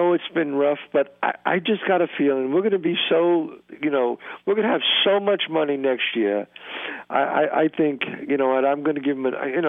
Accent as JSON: {"language": "English", "town": "Bronx", "region": "New York", "country": "United States", "tie": "born or raised there", "said": "Yeah, I loved growing up there. It was a great childhood."}